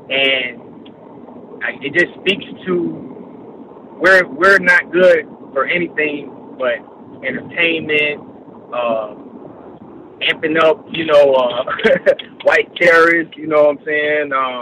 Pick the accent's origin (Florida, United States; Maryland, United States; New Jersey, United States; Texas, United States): Florida, United States; I'm from Florida. I played a little basketball around for high school, middle school, and high school. And down in, originally from Broward County area